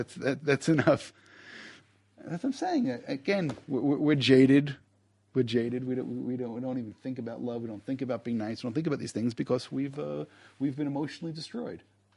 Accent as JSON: {"language": "English", "town": "New York City", "region": "New York", "country": "United States", "tie": "born or raised there", "said": "Again, I grew up in New York."}